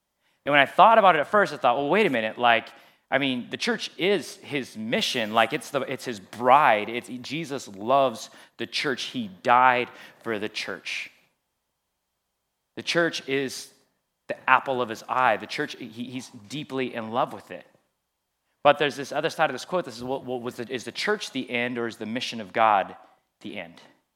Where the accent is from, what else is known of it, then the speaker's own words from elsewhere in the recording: Ventura, California, United States; I grew up in Ventura.